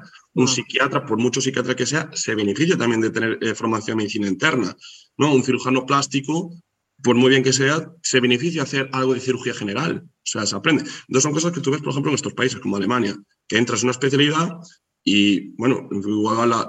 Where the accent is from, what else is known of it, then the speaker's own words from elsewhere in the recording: Ourense, Galicia, Spain; now in Cologne, Germany; yo que soy gallego, ¿no? Y soy de Orense y me hace ilusión estar cerca de mi familia en Orense